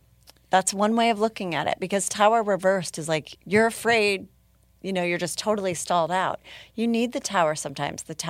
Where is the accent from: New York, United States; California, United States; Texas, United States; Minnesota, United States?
Minnesota, United States; Minneapolis; My hometown.